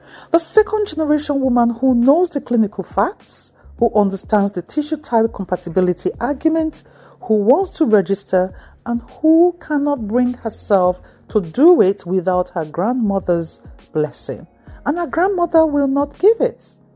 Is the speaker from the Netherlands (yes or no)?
no; Nigeria; now in United Kingdom; I came to this country from Nigeria, and when I got sick, when the kidneys began to fail and the waiting began, I was navigating two completely different sets of expectations. From my Nigerian family and community